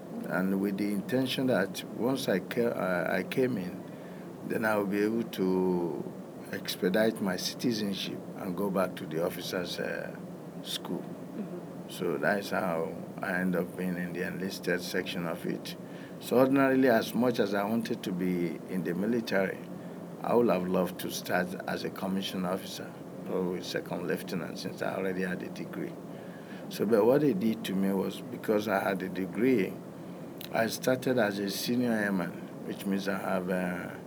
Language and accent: English; Nigeria; now in United States; as a Nigerian at the time, I don't even know it's possible.